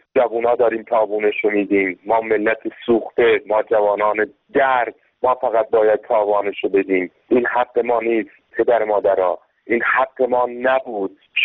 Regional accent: Iran; now in Athens, Greece; من یک ایرانی هستم، از آتن تماس میگیرم.

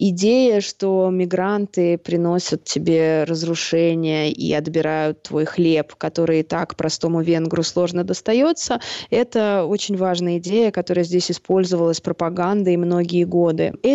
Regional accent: Moscow, Russia; now in Budapest, Hungary; Я москвичка, но я даже не уверена, что я могу так про себя сказать. Я уже 9 лет живу в Будапеште.

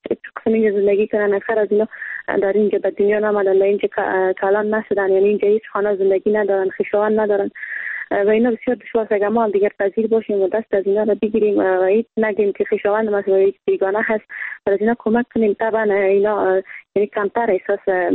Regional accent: Afghanistan; ما مردم افغانستان

